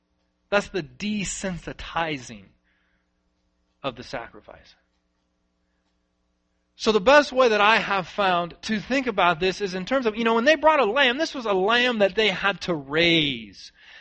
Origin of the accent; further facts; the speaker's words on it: Tennessee, United States; I'm from Tennessee.